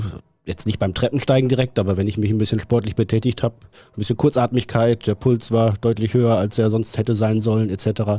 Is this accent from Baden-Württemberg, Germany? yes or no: no; Neuenkirchen, North Rhine-Westphalia, Germany; born there; In Neuenkirchen, im schönsten Münsterland.